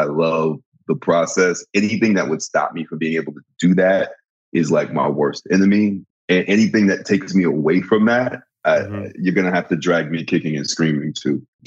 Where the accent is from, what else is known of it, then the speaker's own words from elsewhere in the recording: New York, United States; I'm from New York, and I'm like one of those New York actors